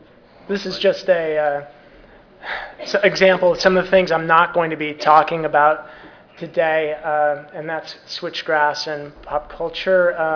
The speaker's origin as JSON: {"language": "English", "region": "California", "country": "United States", "said": "yeah, well, you know, I'm from the Bay Area, so we're all really excited by that."}